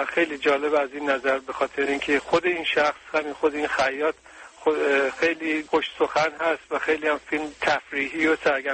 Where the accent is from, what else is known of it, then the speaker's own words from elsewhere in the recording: Iran; من خودم ایرانی هستم